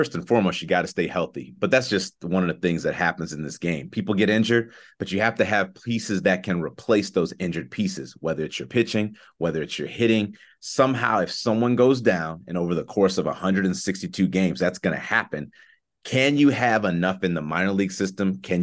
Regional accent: Chicago, Illinois, United States; It's so unique, you know, not playing in Chicago, even though I'm from Chicago.

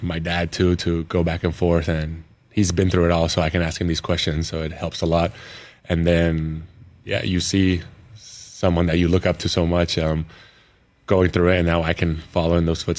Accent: Malaga, Andalusia, Spain; English is a second language; moved away as an adult; My parents are Lithuanian, but I grew up in Spain, Malaga. They decided to raise us there. And yeah, I basically spent there my whole life until I was 18

